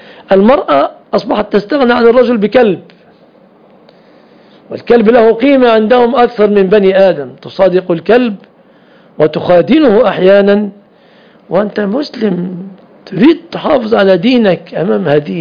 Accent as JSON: {"language": "Arabic", "town": "Mansoura", "region": "Dakahlia", "country": "Egypt", "said": "نذهب من بلادنا المنصورة إلى القاهرة"}